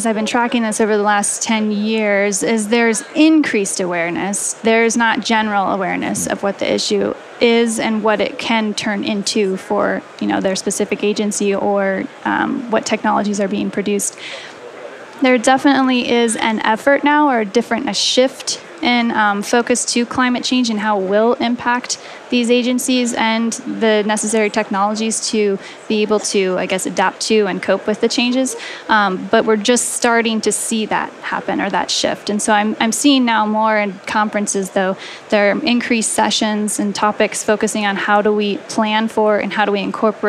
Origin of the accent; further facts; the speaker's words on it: California, United States; I'm from California. I've been facing a lot of these issues with clients.